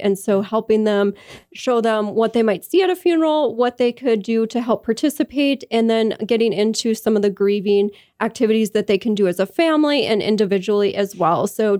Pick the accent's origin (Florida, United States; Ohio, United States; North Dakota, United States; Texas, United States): North Dakota, United States; Bismarck; I'm originally from Bismarck